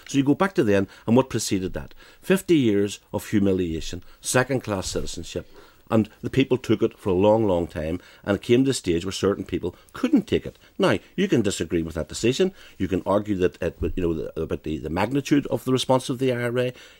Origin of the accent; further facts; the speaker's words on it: Belfast, Northern Ireland, United Kingdom; growing up in West Belfast, in both in Andersonstown and in the Falls